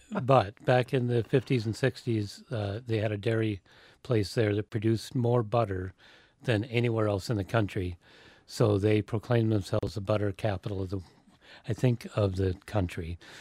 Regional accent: Wisconsin, United States; My hometown was 8 miles from the Illinois border, so those things happened.

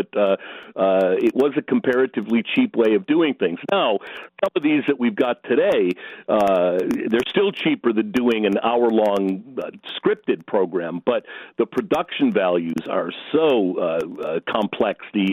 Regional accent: Chicago, Illinois, United States; I haven't, and I grew up in Chicago, so I should know that.

